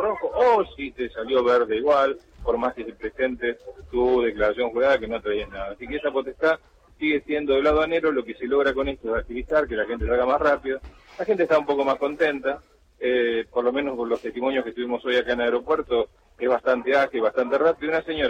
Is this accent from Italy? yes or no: no; Argentina; somos seres humanos, somos argentinos